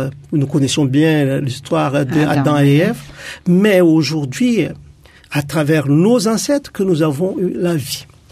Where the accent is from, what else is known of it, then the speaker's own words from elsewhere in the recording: Madagascar; now in Réunion; Je suis originaire de Madagascar, qui sort de 4 grandes tribus de Madagascar. Du Nord, Sakala, Vantakar, des Mernes, et des Betsileo et des Antechaks.